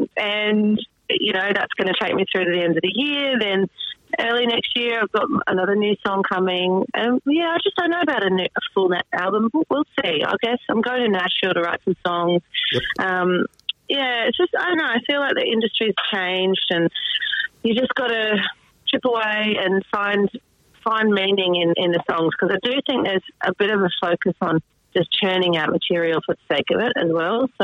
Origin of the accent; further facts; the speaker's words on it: Sydney, New South Wales, Australia; And we've got Goulburn, then my hometown Sydney show.